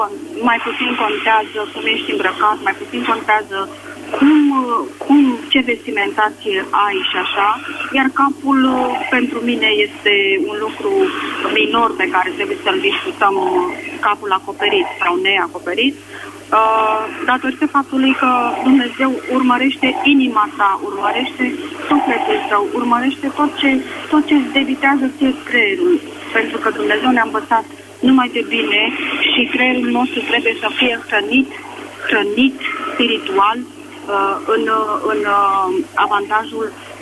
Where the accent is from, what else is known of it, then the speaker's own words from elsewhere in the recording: Alexandria, Teleorman, Romania; Sunt din Alexandria și sunt la lucru.